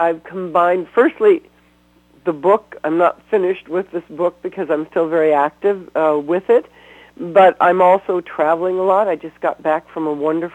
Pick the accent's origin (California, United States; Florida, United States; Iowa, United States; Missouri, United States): California, United States; Anyone who's listening who's young can learn from me not to go in the sun, because I was raised in California.